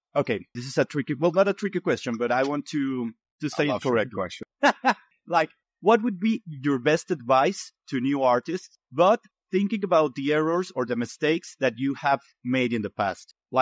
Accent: Mexico; English is a second language; moved away as an adult; now in Spain; I'm from Mexico, but I have been living in Spain for the past 6 years.

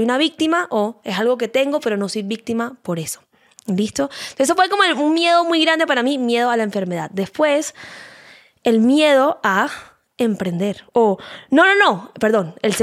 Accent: Cartagena, Bolívar, Colombia; now in Miami, United States; yo estoy viviendo en Miami, yo soy de Cartagena

